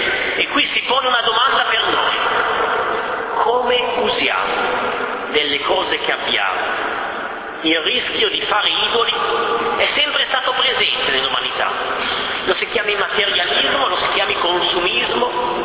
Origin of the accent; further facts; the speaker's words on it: Abbiategrasso, Lombardy, Italy; io vengo da Piategrasso, mio nonno era nelle zone de Vöger, che significa ozero in italiano